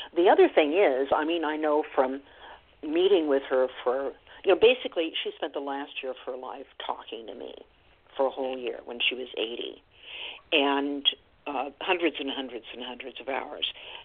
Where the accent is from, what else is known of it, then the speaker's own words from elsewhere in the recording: Oregon, United States; as a young person growing up in Oregon, I remember being taken on a field trip to see how these migrant workers lived